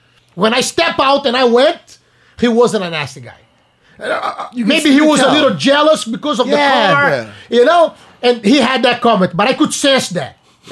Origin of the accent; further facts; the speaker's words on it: Brazil; English is a second language; because you have to understand, I'm from Brazil.